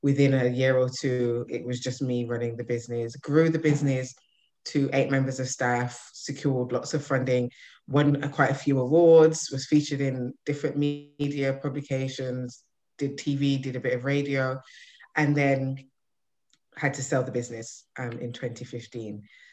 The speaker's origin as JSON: {"language": "English", "country": "United Kingdom", "tie": "born there", "said": "I am Jamaican descent. I class myself as a British-born Jamaican."}